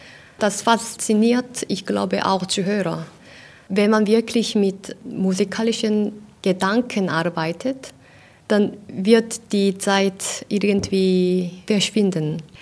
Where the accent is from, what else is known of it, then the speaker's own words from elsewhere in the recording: Seoul, South Korea; now in Germany; Mein Leben in Deutschland ist auch sehr wahr, aber meine Heimat ist auch in Seoul.